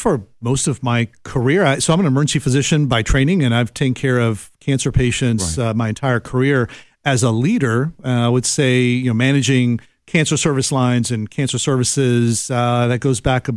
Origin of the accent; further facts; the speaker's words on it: Miami, Florida, United States; I grew up in Miami.